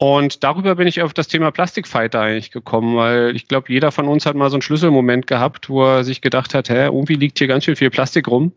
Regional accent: Potsdam, Brandenburg, Germany; also born or lived in Cottbus; ja, ich bin in Brandenburg groß geworden, in Potsdam, bin in Cottbus geboren worden, also ein gebürtiger Brandenburger, hört man wahrscheinlich auch in der Stimmfärbung an der einen oder anderen Stelle.

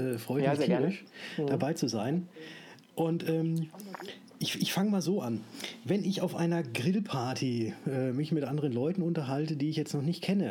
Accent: Würzburg, Bavaria, Germany; ich komme aus Würzburg und bin Versicherungsmakler.

